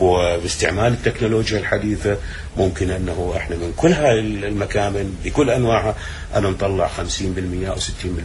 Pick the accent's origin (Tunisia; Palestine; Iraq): Iraq; احنا عندنا بالعراق نسبة النجاح بالحصول على نفط وغاز